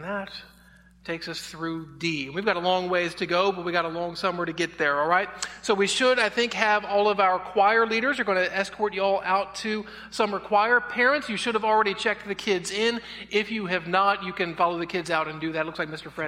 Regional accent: France; I grew up in France and went to college in Paris, a big city with big cathedrals.

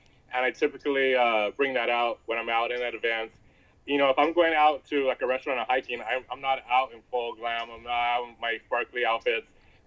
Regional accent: Albuquerque, New Mexico, United States; So I come from Albuquerque, New Mexico. I did hair out there, and I still do hair out there. I go back and forth from LA to Albuquerque once a month.

